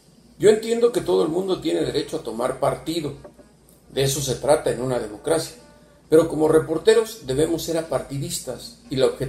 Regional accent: Mexico; moved away as an adult; now in Washington, United States; En mis casi ya 31 años como corresponsal mexicano en Washington

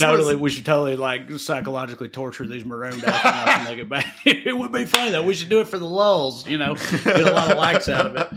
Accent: the South, United States; I'm from the South. More snow than I've ever seen in my life.

